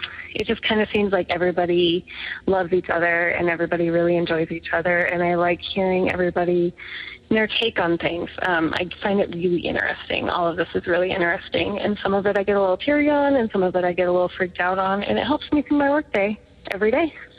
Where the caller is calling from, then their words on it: Montana, United States; also born or lived in Florida; I'm calling from Montana. I called back a few weeks ago, and my story was I had moved back from Florida, and we lived in a haunted house and all that.